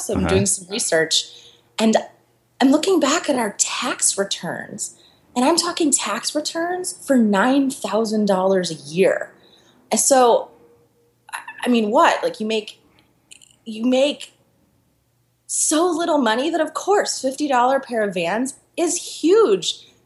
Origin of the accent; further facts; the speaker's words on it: Philadelphia, Pennsylvania, United States; also born or lived in Costa Rica / Chile; Right now, I am living in between Costa Rica, Chile, and my hometown of Philadelphia.